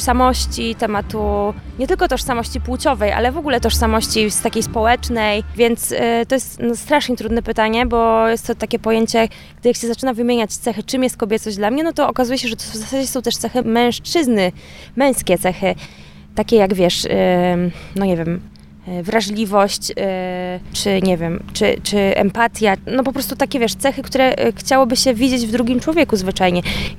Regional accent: Warsaw, Masovian Voivodeship, Poland; Warszawa to jest moje miasto rodzinne, ja jestem warszawianką

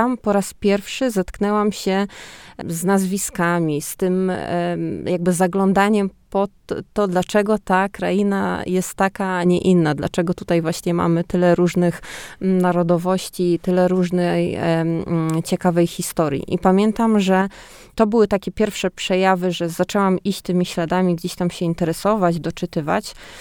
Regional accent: Nowe Miasto Lubawskie, Warmian-Masurian Voivodeship, Poland; Ja pochodzę z ziemi lubawskiej, Nowe Miasto Lubawskie dokładnie, to w zasadzie tak jakbyśmy mieli przypasować to ani Warmia, ani Mazury, tak historycznie.

